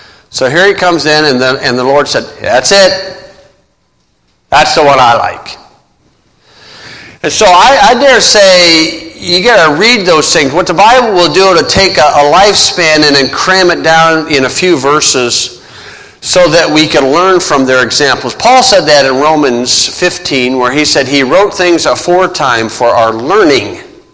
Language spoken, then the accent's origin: English; Hebron, Indiana, United States; from Hebron, Indiana. So, we pronounce it Hebron.